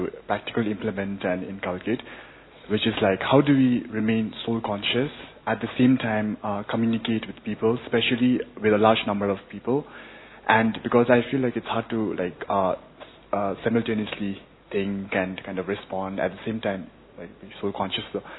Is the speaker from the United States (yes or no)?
no; Sikkim, India; English is a second language; I'm from Sikkim, which is in India itself.